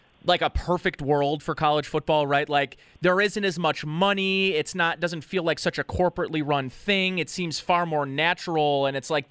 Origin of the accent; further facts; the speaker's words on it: Buffalo, New York, United States; even though I'm from Buffalo, I'm a big Notre Dame Fighting Irish fan.